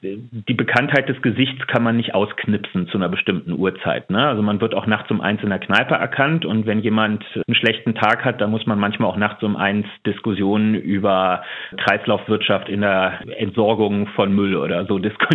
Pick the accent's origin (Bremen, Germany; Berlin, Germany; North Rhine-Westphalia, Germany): Berlin, Germany; Aber was mir gerade auch als Berliner besonders wichtig ist